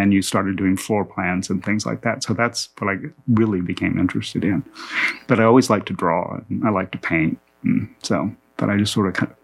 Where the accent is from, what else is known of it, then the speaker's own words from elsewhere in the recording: Tulsa, Oklahoma, United States; born there; I was born here in Tulsa, St. John's Hospital.